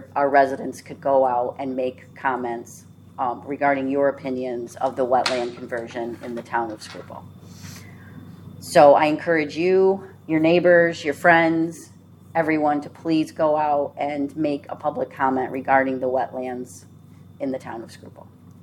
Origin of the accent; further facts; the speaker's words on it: New York, United States; as long as I lived here and I grew up on Oneida River Road, that has been farmland, and I've been here a long time.